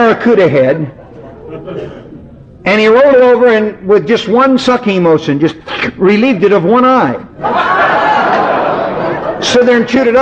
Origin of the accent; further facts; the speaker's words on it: Oklahoma, United States; I was raised and born in Oklahoma